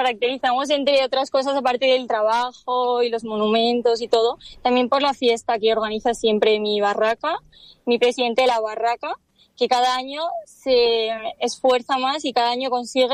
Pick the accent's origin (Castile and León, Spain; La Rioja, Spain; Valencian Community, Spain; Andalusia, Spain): Valencian Community, Spain; Polop; soy de Polop, pero también soy de Alicante, porque mi padre, junto con toda su familia paterna, han nacido en Alicante y de hecho continúan viviendo allí.